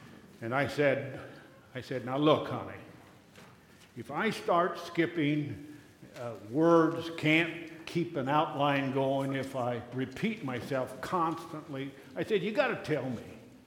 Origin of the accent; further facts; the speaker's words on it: Pella, Iowa, United States; I've been saved 62 years, born and raised in Pella, and was on the farm when the Lord called us into the ministry.